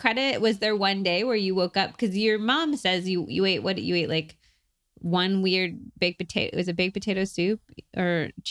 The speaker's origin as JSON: {"language": "English", "town": "Berkeley", "region": "California", "country": "United States", "tie": "born or raised there", "said": "oh, well, I was raised in Berkeley, so I was like very into vegetables"}